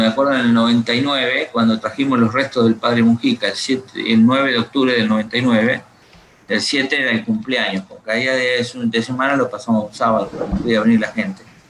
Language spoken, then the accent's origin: Spanish; San Justo, Buenos Aires Province, Argentina; born there; de mucha religiosidad y de mucha fe desde mis abuelos, ¿no? Yo nací en La Matanza, nací en San Justo.